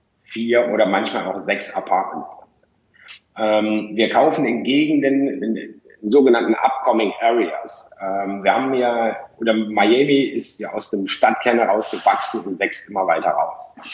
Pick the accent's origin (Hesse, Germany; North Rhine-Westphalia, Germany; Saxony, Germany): North Rhine-Westphalia, Germany; Cologne; moved away; ich komme ja aus Köln ursprünglich